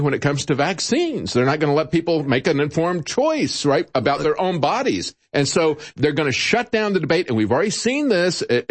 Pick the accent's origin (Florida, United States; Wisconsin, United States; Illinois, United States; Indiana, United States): Florida, United States; And we did that for Cuba. I grew up in Florida.